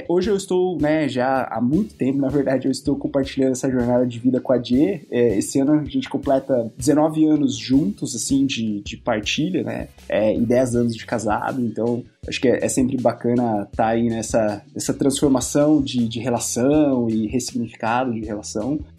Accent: Bauru, São Paulo, Brazil; accent: R puxado; Sou uma pessoa que é natural do interior de São Paulo, então meu sotaque, ele não engana o porquê, né, o R puxado, sou lá de Bauru.

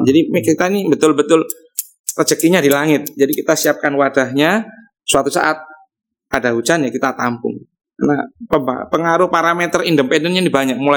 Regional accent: Banyuwangi, East Java, Indonesia; now in Surabaya, Indonesia; Saya lahir besar di Banyuwangi.

